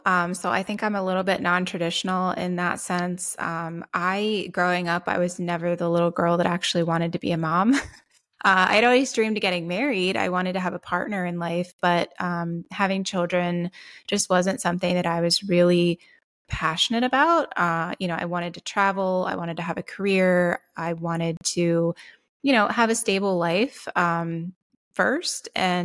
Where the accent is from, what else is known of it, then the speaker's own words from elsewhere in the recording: Pennsylvania, United States; So I'm originally from Lancaster County. But after I graduated, I moved down here and, you know, 16 years later, here we are.